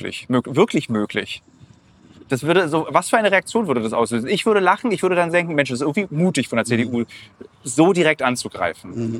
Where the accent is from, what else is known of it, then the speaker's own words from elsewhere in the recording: Berlin, Germany; Ich kann nicht, ich bin geboren in Berlin, ich kann nicht woanders leben.